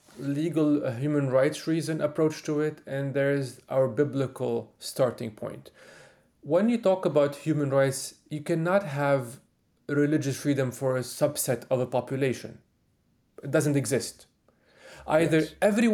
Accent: Lebanon; it's part of my personal witness also when I come from Lebanon.

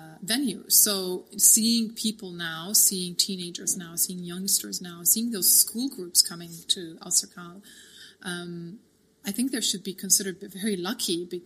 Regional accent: Dubai, United Arab Emirates; I grew up in Dubai. I grew up in a city that has no culture.

